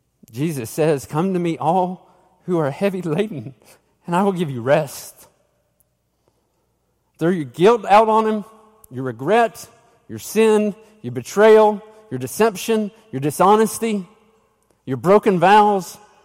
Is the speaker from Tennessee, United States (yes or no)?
yes; Tennessee, United States; I grew up in East Tennessee